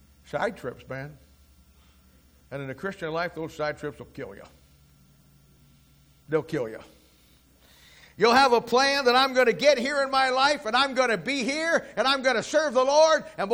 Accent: Ohio, United States; Every year, we take our annual pilgrimage to Ohio. I'm from Ohio.

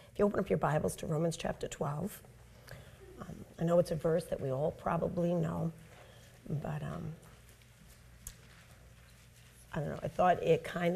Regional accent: Staten Island, New York, United States; We're from Staten Island.

